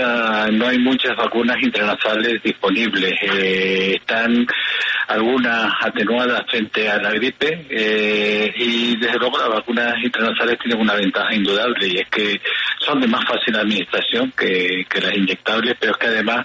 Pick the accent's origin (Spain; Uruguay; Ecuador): Spain; permítame que les hable sobre todo de la que se está desarrollando en mi país, en España